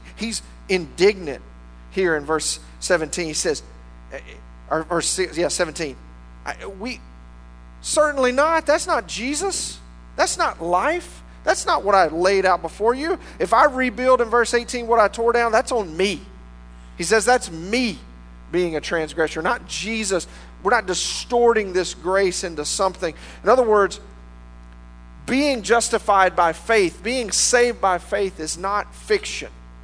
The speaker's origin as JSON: {"language": "English", "region": "Texas", "country": "United States", "said": "If you work hard, and we like this because we're Texan. Just put your boots on, pull them up real tight, and work hard."}